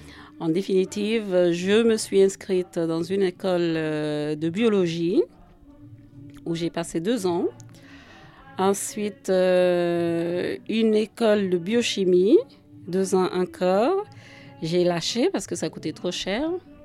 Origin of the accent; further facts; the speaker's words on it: Casamance, Senegal; moved away as an adult; now in France; suis Diola, c'est la plus forte ethnie de la Casamance. Je suis née au Sénégal. Jusqu'à l'âge de 21 ans, je suis venue ici. Je suis arrivée en France en 78.